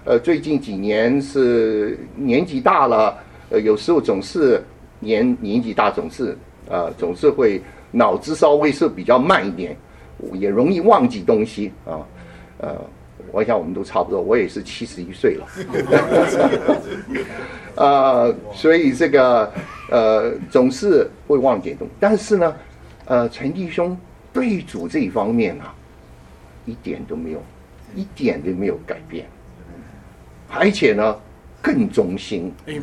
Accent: Japan; Chinese is a second language; now in United States; 我在日本长大了，所以你要原谅我，如果我的中国话讲得不好。而且我因为我从日本长大以后，我就到美国来

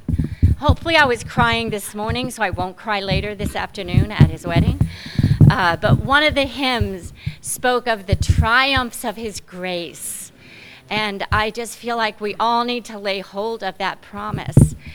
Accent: Florida, United States; You know, I grew up in South Florida, so before the storm, there was a special wind, but it was always warm.

